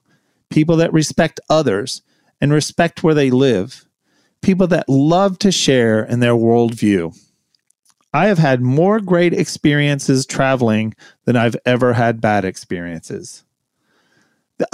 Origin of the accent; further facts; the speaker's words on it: the South, United States; accent: southern; not just because you love my southern accent.